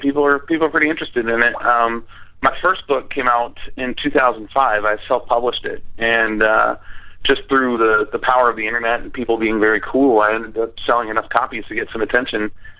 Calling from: Atlanta, Georgia, United States

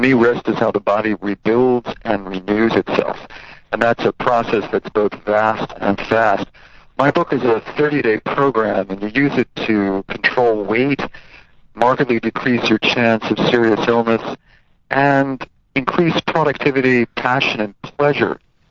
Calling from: Sarasota, Florida, United States; Sarasota, Florida.

